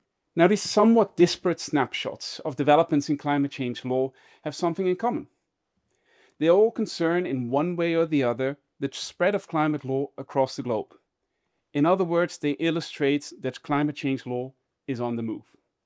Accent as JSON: {"language": "English", "country": "Netherlands", "said": "in my home country of the Netherlands"}